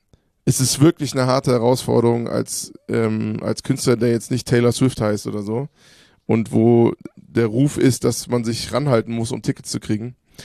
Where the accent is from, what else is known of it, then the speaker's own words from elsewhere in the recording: Hofheim, Hesse, Germany; also born or lived in Offenbach; So, ich bin in Offenbach geboren, in Hofheim aufgewachsen.